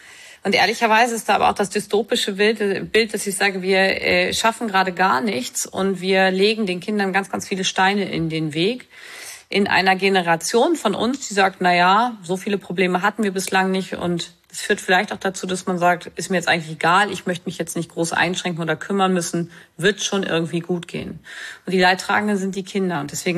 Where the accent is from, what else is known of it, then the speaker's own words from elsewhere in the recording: Lower Saxony, Germany; wie man bei uns in Niedersachsen so sagt.